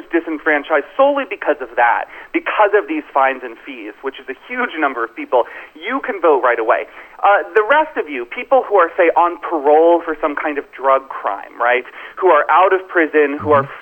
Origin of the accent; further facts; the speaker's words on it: Florida, United States; Florida, as you know, is my home state.